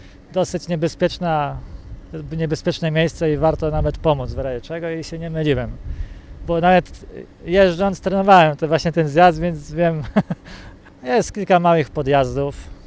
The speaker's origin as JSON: {"language": "Polish", "town": "Mogilno", "region": "Kuyavian-Pomeranian Voivodeship", "country": "Poland", "said": "A wiesz, jesteśmy z Mogilna, więc też tutaj tak łatwy dojazd"}